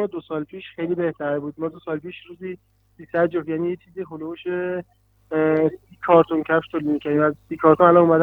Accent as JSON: {"language": "Persian", "region": "Hamadan", "country": "Iran", "said": "من خودم اهل همدان هستم"}